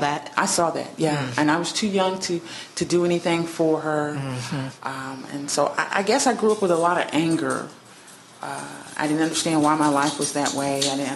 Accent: Evansville, Indiana, United States; Well, like you said, I was born and raised right here in Evansville all my life. I'm 40 years old.

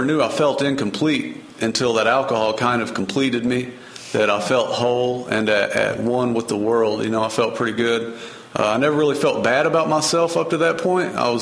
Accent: Kentucky, United States; I grew up in Western Kentucky, and I'm the youngest of five.

